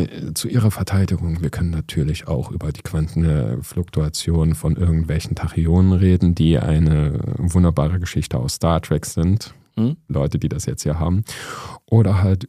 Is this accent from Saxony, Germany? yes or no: yes; Saxony, Germany; Wo ich herkomme, da rollt man hinten das R. Ich komme aus der Oberlausitz.